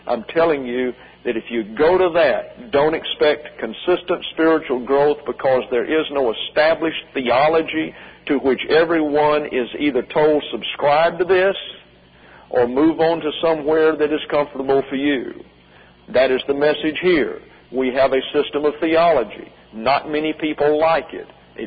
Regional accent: the South, United States; born there; I was born in the South. The ladies are respected in the South. I've noticed that's not necessarily true up here.

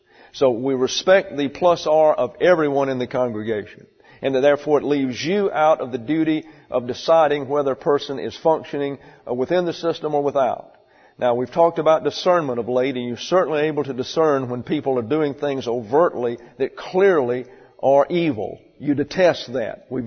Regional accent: the South, United States; I come from the South, that's a different culture.

